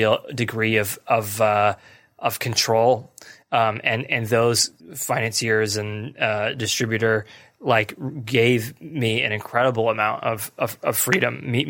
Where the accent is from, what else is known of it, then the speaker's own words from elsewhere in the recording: United States; because it was a genre film, and because I'm American, sort of Hollywood saw